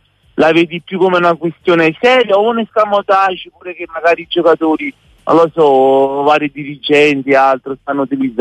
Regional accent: Pomigliano d'Arco, Campania, Italy; Io sono di Pomigliano, no?

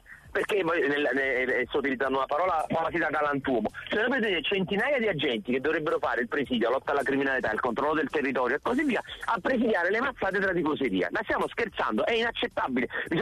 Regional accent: Naples, Campania, Italy; in quanto napoletano

